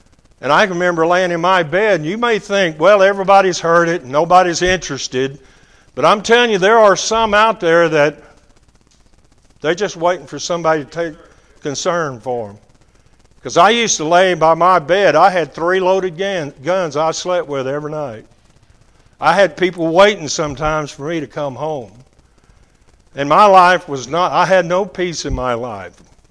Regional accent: Arlington, Texas, United States; I grew up in Arlington, Texas, which is noted for Arlington Baptist College

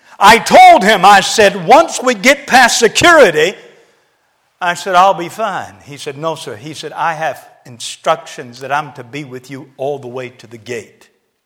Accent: North, South Carolina, United States; And I told them, I'm from South Carolina, but I'm from a little town in South Carolina named North.

